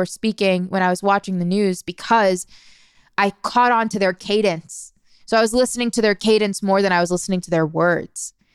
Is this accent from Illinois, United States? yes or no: no; Maryland, United States; I'm from Maryland, so immediately there's that connection.